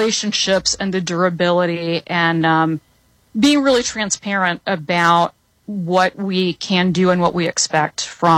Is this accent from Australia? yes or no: no; North Carolina, United States; And then I grew up in North Carolina. There's a weird Cuban enclave in North Carolina, and so I grew up in that.